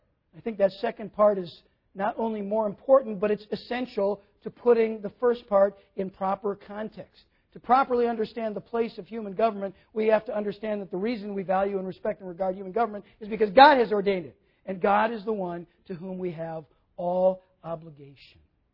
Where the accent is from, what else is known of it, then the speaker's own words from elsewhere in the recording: United States; Okay, I'm an American. And I am just intensely grateful that I live here and not in Afghanistan or Pakistan or wherever it might be.